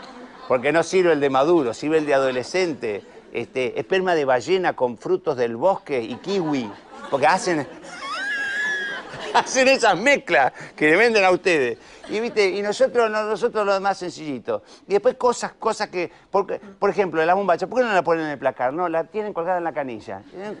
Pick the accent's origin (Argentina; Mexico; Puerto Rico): Argentina; Santa Fe; now in Buenos Aires, Argentina; yo le tengo odio a la escalera mecánica porque cuando vine de Santa Fe acá yo tardaba.